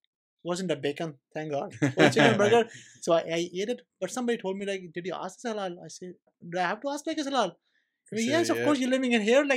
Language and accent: English; Pakistan; For example, like, you know, being a Pakistani, if I see like nice Irish restaurant, English restaurant, I would love to go there.